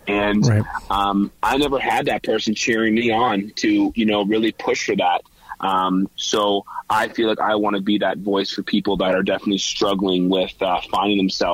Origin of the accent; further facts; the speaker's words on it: Hamilton, Ontario, Canada; But currently I am in Hamilton, Ontario, which is my hometown.